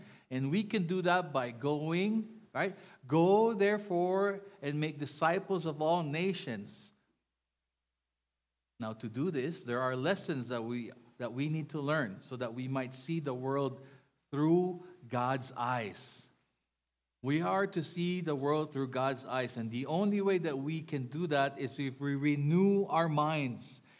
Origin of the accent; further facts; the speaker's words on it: Philippines; And, you know, I'm Filipino and I'm cheap.